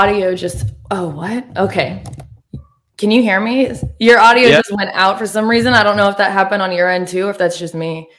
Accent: Oregon, United States; also born or lived in Los Angeles; now in Nashville, United States; Yeah, so I'm from Oregon, and I also used to live in L.A.

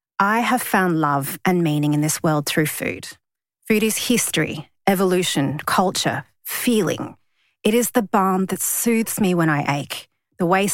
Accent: New South Wales, Australia; I grew up in the Sutherland Shire in the 80s. And so for people that don't know what the Sutherland Shire is, it's a beautiful, beachy, gorgeous sort of part of New South Wales.

